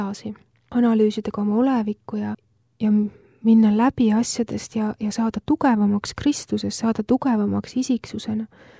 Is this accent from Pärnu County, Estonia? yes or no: yes; Pärnu, Pärnu County, Estonia; nii minu kodulinna Pärnusse kui ka Tallinnasse.